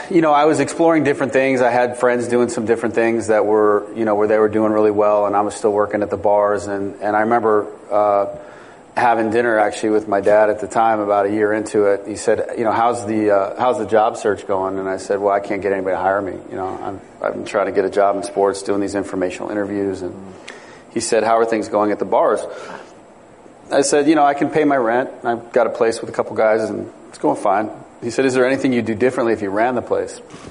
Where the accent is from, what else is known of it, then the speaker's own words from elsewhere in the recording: California, United States; now in Chicago, United States; You know, I grew up in the Bay Area, and I didn't remember that story. So it was kind of interesting perspective. But when I got out of college, I moved to Chicago with some friends.